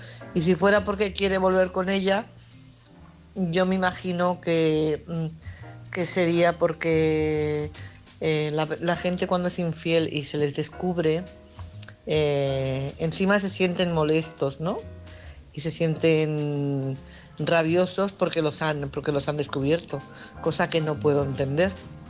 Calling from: Barcelona, Catalonia, Spain; de Barcelona.

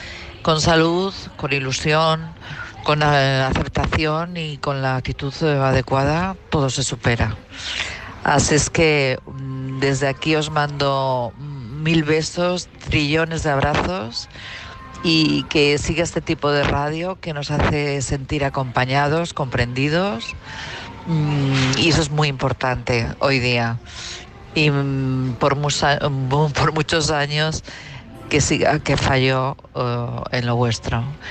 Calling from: Madrid, Community of Madrid, Spain; de Madrid.

